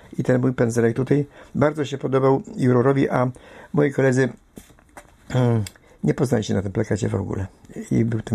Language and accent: Polish; Greater Poland Voivodeship, Poland; born there; now in Szczecin, Poland; I ja się czuję zachodniopomorzeninem, mimo że jest z urodzenia wielkopolaninem, tak?